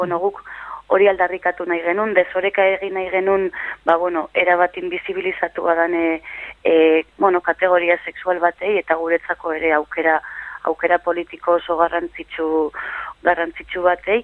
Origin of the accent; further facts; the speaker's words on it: Basque Country, Spain; euskalduna naiz eta harro nago horrekin.